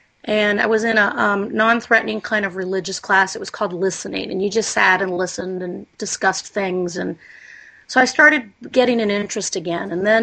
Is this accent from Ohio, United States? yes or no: yes; Cincinnati, Ohio, United States; I grew up in Cincinnati, Ohio. My mom was a Protestant, Presbyterian, and my dad came from Jewish faith but was a non-practicing Jew.